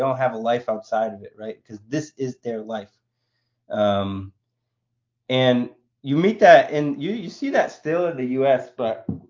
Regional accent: United States; everyone's so fascinated because I'm an American and how the fuck did I find this place?

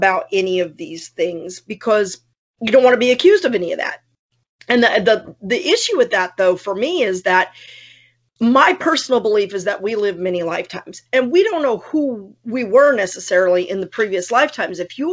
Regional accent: San Antonio, Texas, United States; And I grew up in San Antonio, which is considered South Texas.

